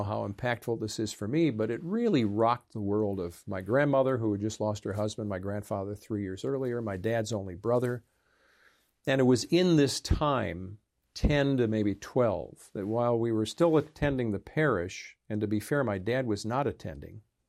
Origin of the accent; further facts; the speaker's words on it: Chicago, Illinois, United States; So I grew up in Chicago, a little 2-flat frame house, inner city, west, northwest side of Chicago.